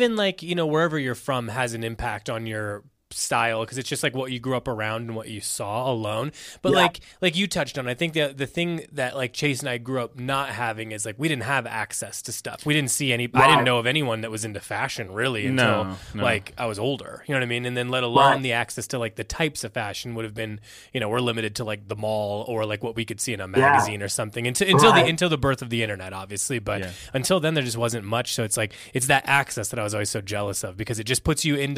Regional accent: Midwest, United States; because we're both from like, you know, small towns in the Midwest.

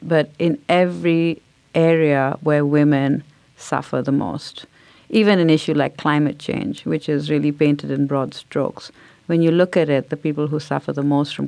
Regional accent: India; growing up in India

